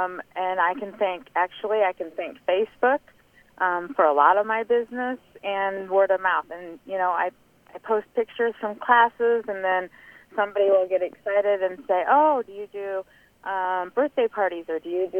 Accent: Perry, United States; We're from Perry, and the tea room was there.

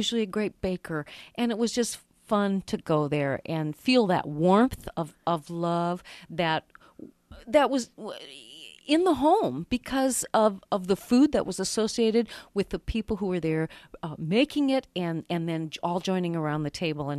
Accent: North Dakota, United States; growing up in North Dakota, of course, that was usually, you could pretty much count on a blizzard.

